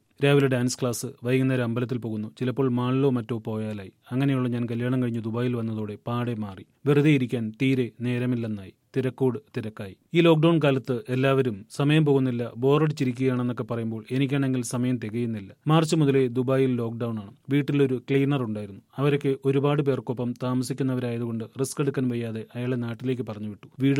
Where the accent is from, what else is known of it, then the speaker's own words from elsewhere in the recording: Thrissur, Kerala, India; അരുൺ ആലപ്പുഴക്കാരനാണ്, ഞാൻ തൃശ്ശൂരുകാരിയും. രണ്ടിടത്തെയും പാചക രീതികൾ വ്യത്യസ്തമാണ്.